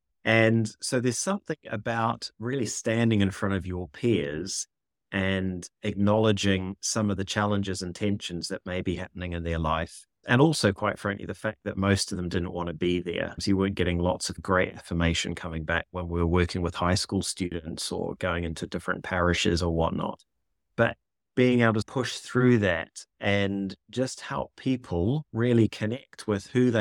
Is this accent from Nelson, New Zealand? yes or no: yes; Nelson, New Zealand; I was visiting my mum in Nelson, New Zealand. So I should say my accent is that's where it's from. Much as I like Australians, I'm not Australian. I'm a New Zealander.